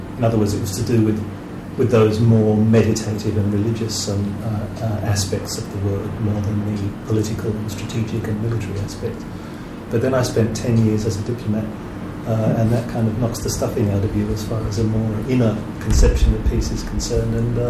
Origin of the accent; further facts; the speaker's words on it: Singapore; Well, I'm from Singapore.